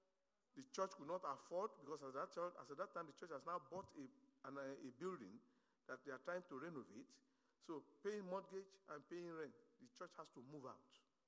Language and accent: English; Nigeria; now in Harvey, United States; I said, well, I'm an American. I live in Harvey. He said, okay, yes, I understand that. He said, but where are you from originally? I said, I'm from Nigeria.